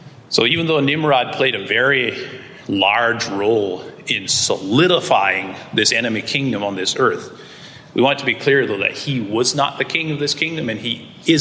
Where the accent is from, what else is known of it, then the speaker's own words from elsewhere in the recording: Canada; born there; as most of you know, I was born in Canada, so I have a Canadian birth certificate